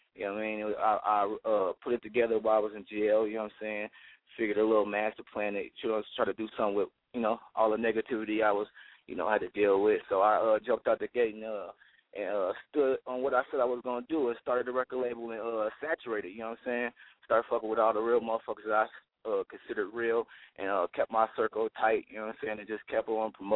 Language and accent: English; Minnesota, United States; So I'm from Minnesota, and I figured that's originated from the 10,000 lake.